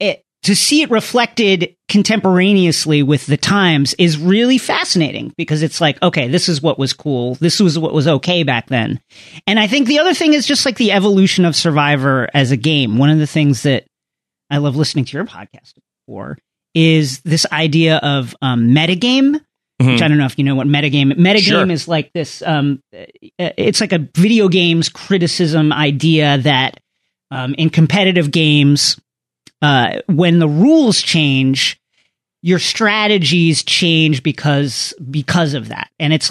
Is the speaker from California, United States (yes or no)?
no; Bethpage, New York, United States; I'm from Bethpage. It's technically and legally Bethpage, but culturally it's Levittown.